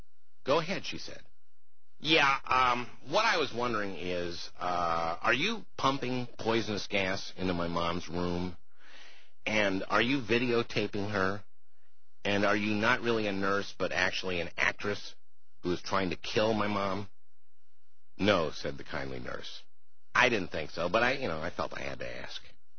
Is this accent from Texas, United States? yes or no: no; Minnesota, United States; Part of it was that I grew up in Minnesota, and Paul knew my folks.